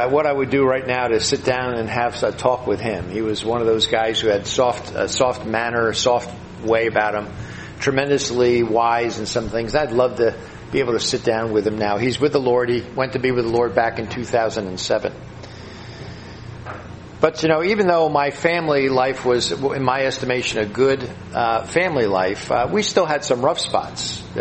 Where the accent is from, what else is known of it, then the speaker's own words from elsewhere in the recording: Toms River, New Jersey, United States; I grew up in Toms River, and in my estimation, I had a great childhood.